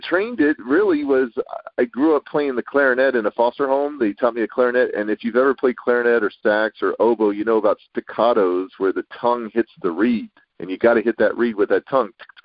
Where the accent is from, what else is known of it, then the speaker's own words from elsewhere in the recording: California, United States; I'm from California.